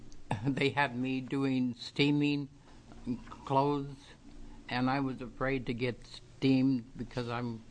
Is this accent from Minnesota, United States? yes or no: no; Springfield, Oregon, United States; from Springfield, Oregon.